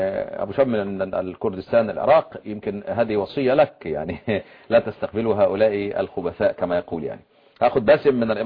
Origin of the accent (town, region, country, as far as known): Qatar